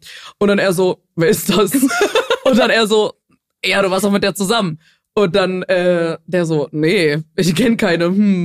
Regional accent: Braunschweig, Lower Saxony, Germany; Ich bin in Braunschweig zur Schule gegangen.

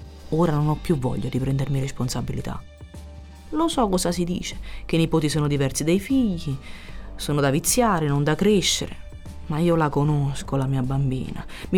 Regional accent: Naples, Campania, Italy; E lo dico da napoletana, eh.

